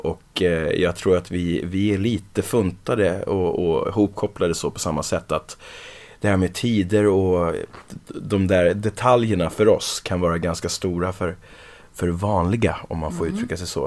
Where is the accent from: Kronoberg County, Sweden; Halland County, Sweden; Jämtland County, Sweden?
Kronoberg County, Sweden; Växjö; also born or lived in London, United Kingdom; now in Stockholm, Sweden; Uppvuxen i Växjö och bor numera i Stockholm och är adopterad. Och när jag kom till Sverige så var jag 6 år gammal, mellan 5 och 6, och kom till Växjö, Kronoberg.